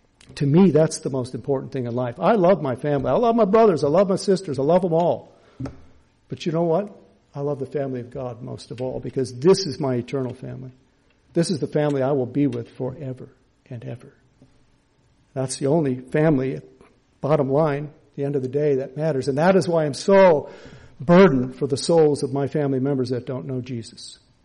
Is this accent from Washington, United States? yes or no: no; Michigan, United States; now in Louisiana, United States; I'm from Michigan originally, and Michigan people don't really open up too much, especially in a store.